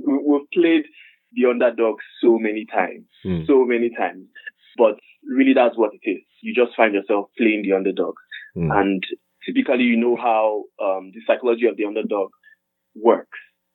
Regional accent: Edo, Nigeria; Okay, I'm a Nigerian. Mm. I was born in Edo State, Nigeria, but I'm not from Edo State, Nigeria. I'm from Anambra State, in Nigeria. But my mom was living in Edo State at the time, so I was born in Edo State.

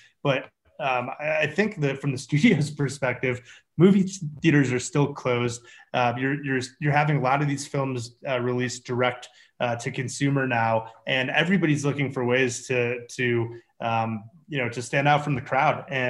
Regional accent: Chicago, Illinois, United States; I built the largest marketplace business that's ever come out of Chicago, my hometown, his hometown.

